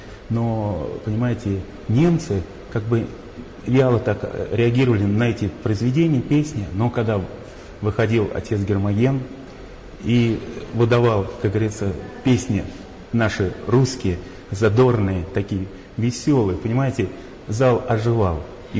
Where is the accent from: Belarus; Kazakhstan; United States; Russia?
Belarus; Brest, Brest Region; Приехал я из Бреста, из города Героя Бреста. Живу рядом с Брестской крепостью.